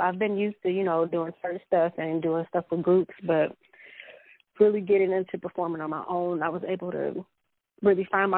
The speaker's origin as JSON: {"language": "English", "town": "Inkster", "region": "Michigan", "country": "United States", "tie": "born or raised there", "also_born_or_lived": "Farmington Hills", "said": "I am not from Detroit. I'm from Michigan. Mm-hmm. I grew up in Inkster, mm-hmm. and then my parents moved us to Farmington Hills when I started middle school."}